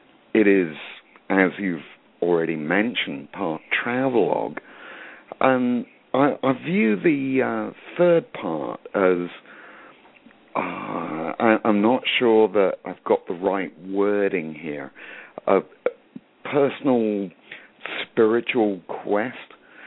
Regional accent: England, United Kingdom; moved away as an adult; In the mid 70s, I was absolutely desperate to escape from England. I hated the place, and you can probably tell by my accent.

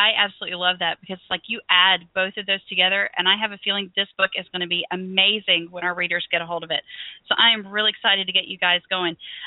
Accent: the South, United States; accent: Southern; So we are all three Southern Belles, and if my Southern accent happens to come out, please do not hold it against me.

